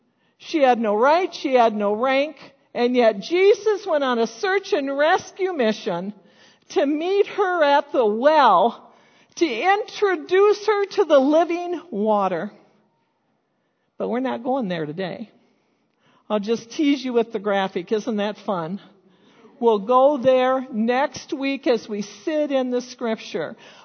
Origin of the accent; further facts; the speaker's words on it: Mankato, Minnesota, United States; I grew up in the North. I grew up in Mankato. And in my family, in my town, my family says that there was no diversity when I was a kid. None whatsoever.